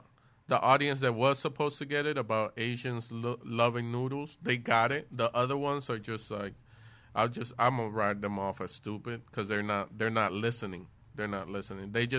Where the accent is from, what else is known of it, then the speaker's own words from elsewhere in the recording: Florida, United States; now in Los Angeles, United States; I was like, dude, I'm from Florida. Here's my ID and everything. I hadn't made the full transition to L.A.